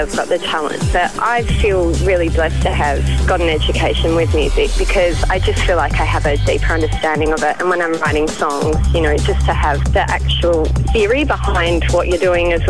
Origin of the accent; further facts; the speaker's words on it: Perth, Western Australia, Australia; now in Sydney, Australia; I am originally from Perth. I moved over to Sydney about 4 years ago